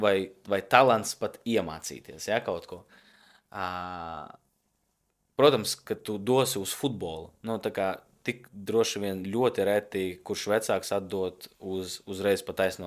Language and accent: Latvian; Rēzekne, Rēzekne Municipality, Latvia; Es esmu no Rēzeknes un man ir reāla sāpe